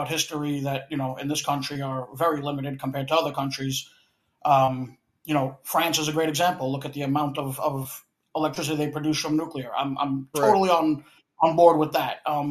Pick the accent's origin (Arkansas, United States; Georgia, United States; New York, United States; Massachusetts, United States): New York, United States; now in Florida, United States; I'm from New York. I'm down in Florida now